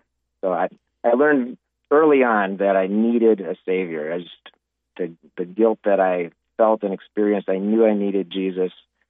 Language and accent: English; Duluth, Minnesota, United States; Well, I grew up in Duluth, Minnesota. Very unique city, just on the edge of Lake Superior.